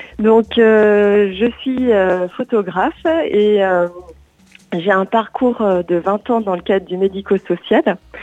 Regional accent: Nouvelle-Aquitaine, France; Alors moi, je suis du sud des Landes, j'habite à Biodos exactement.

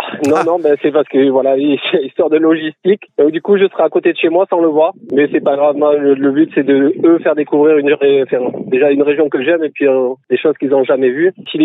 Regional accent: Nouvelle-Aquitaine, France; parce que je suis originaire des Landes, donc je connais la solidarité

